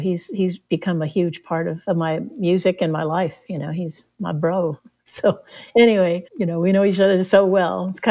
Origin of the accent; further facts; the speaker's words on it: San Antonio, Texas, United States; moved away as an adult; also born or lived in New Mexico; I grew up in San Antonio, Texas, but I left to go move to northern New Mexico going in my early 20s.